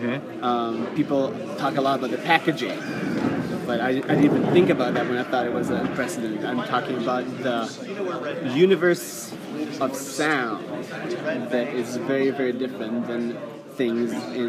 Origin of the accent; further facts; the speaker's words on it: Madison, Wisconsin, United States; I'm from Madison, Wisconsin.